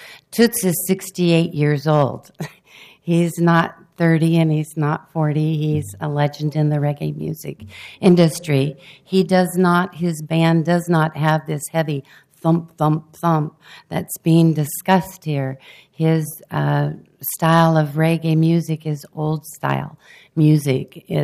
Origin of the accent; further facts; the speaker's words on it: Lake Oswego, Oregon, United States; I wrote a song when I was 14, growing up in Lake Oswego